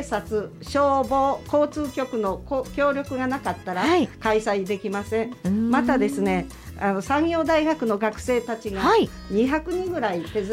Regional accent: Yamagata, Japan; ちなみに私は山形出身

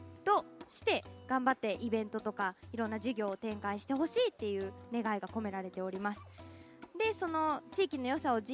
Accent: Maizuru, Kyoto, Japan; 私もね、もっと地元、この舞鶴出身なので舞鶴のことをもっともっと詳しく知っていきたいなと思いました。

